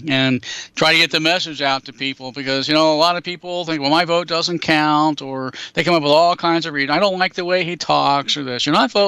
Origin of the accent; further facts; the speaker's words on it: California, United States; I'm from California. I watched her policies. I was involved in Republican politics in California for years